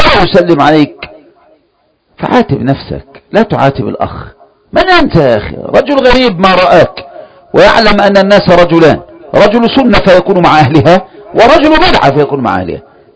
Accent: Egypt; now in Saudi Arabia; مصري في هذه البلد أبقى 10 سنوات ما أحضر للشيخ

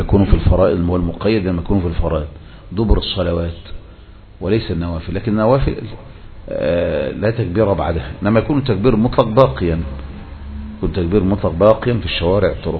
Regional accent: Egypt; الحال الموجود عندنا في مصر الآن

